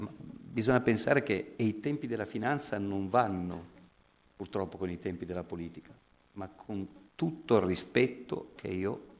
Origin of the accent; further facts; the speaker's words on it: Turin, Piedmont, Italy; io mi rendo conto, da torinese, ripeto